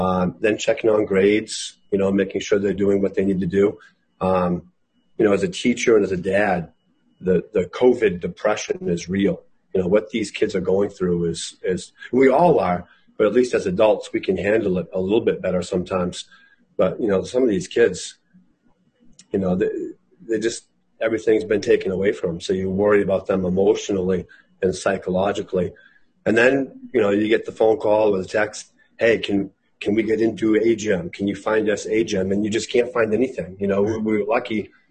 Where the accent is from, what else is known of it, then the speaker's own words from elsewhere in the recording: Farmington, Maine, United States; I grew up in Farmington.